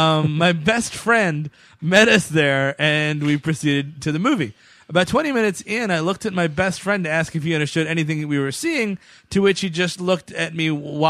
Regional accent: Charlotte, North Carolina, United States; from Charlotte.

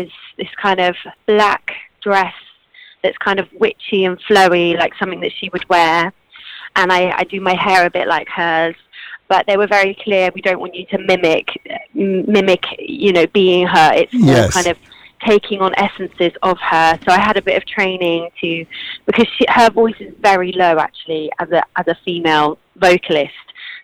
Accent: Spain; now in United Kingdom; I was coming from Spain. I knew no one in England

